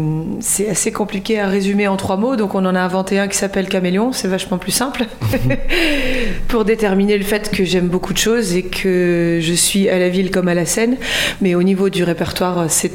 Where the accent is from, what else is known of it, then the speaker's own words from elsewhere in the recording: France; born there; Non, moi je suis née en France. C'est pour ça que je suis franco-québécoise et pas québécoise tout court.